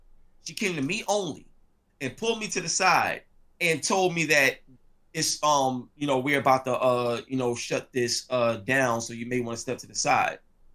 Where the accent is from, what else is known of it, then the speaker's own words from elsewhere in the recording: New York, United States; I'm from the hood. I'm from East New York, Brooklyn. So, and, you know, when you grow up in the struggle